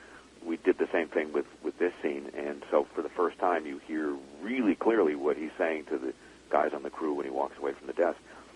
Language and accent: English; Los Angeles, California, United States; I grew up in Southern California. We're not rural. I grew up in Los Angeles.